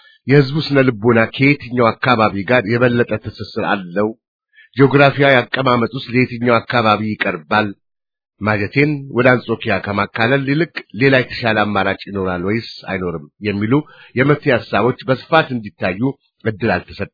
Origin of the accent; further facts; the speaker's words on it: Majete, Amhara, Ethiopia; born there; ከነዚህ አካባቢዎች ውስጥ የትውልድ ቦታዬ የሆነችውና በሰሜን ሸዋ የምትገኘው ማጀቴ አንዷ ነበረች።